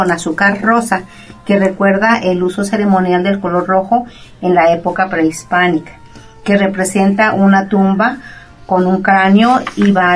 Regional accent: Mexico; nuestras fiestas y costumbres como mexicanos.

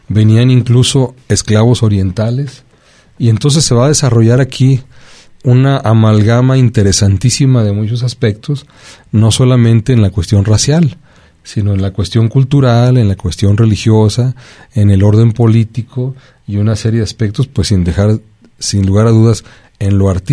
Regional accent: Mexico; cada uno de nosotros como mexicanos amalgamamos todos los grupos raciales

